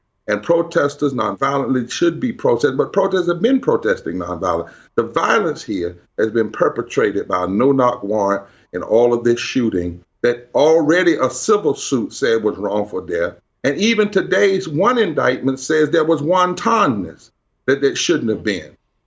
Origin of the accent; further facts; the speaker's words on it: the South, United States; I'm from the South. And we know a lot of times when grand juries come back, citizens like that, the truth has not been found.